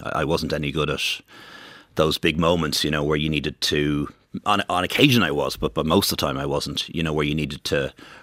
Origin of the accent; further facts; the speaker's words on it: Dublin, Leinster, Ireland; I grew up in Dublin 15, Bantustan, Castleknock area, which is now one of the most diverse parts of Ireland. But like when I went to school, I was the only brown kid with a funny surname.